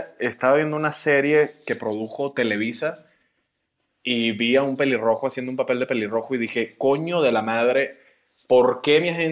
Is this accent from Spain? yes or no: no; Venezuela; Yo soy venezolano, para los que no sepan, o sea, nadie sabe, pero yo soy venezolano.